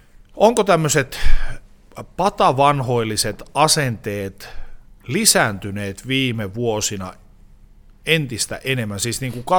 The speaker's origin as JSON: {"language": "Finnish", "town": "Oulu", "region": "North Ostrobothnia", "country": "Finland", "tie": "born or raised there", "said": "Minä olen Oulusta kotoisin"}